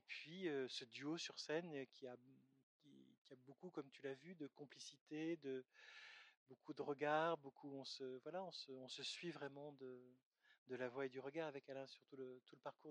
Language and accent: French; Marseille, Provence-Alpes-Côte d'Azur, France; born there; d'origine corse, italienne et provençale et marseillais. Je suis né à Marseille, c'est ma ville de cœur vraiment.